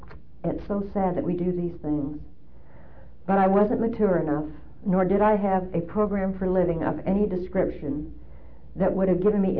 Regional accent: Canada; born there; I was born in Canada. A lot of you will have trouble with my accent. They really don't know where I'm from because I say house and out and about. And then I say y'all.

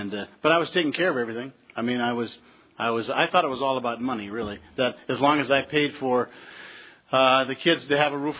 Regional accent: Phoenix, Arizona, United States; I'm from Phoenix, Arizona.

